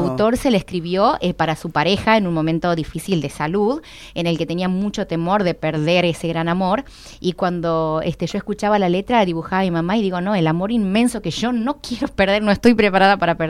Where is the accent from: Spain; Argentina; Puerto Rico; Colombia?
Argentina; Las Talitas, Tucumán; Yo soy de las Talitas.